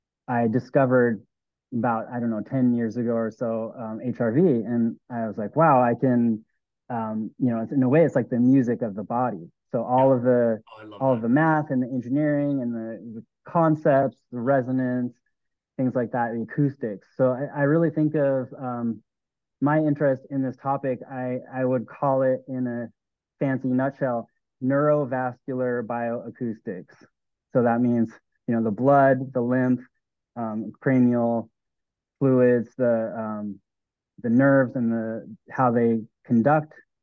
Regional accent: Anchorage, Alaska, United States; born there; I lived in California most of my adult life. I was born in Anchorage, Alaska. I went to school back east, and then I went to grad school at Stanford

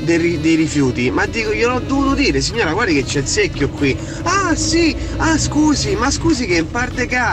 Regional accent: Rome, Lazio, Italy; vabbè che siamo romani, siamo dei zozzoni in linea di massima

